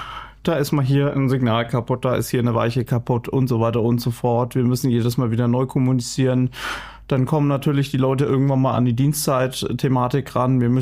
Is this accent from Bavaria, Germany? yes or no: yes; Nuremberg, Bavaria, Germany; ich komme aus Nürnberg